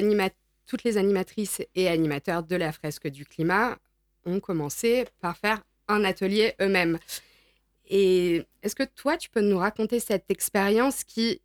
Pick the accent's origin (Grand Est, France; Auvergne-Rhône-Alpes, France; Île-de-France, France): Auvergne-Rhône-Alpes, France; Grenoble; accent: Grenoble; veuillez excuser mon accent grenoblois